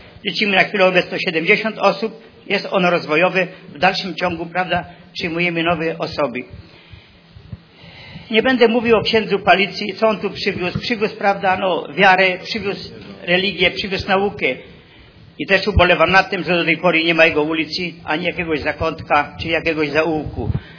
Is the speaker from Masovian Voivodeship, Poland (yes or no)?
yes; Masovian Voivodeship, Poland; ja nie pochodzę ze wschodu, ja pochodzę z województwa mazowieckiego, ale sentymentem wielkim obdarzyłem tę ziemię, to miasto